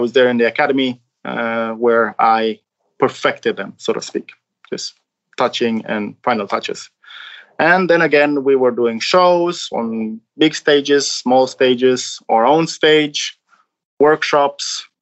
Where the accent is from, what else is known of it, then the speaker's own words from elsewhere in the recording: Romania; I'm from Romania.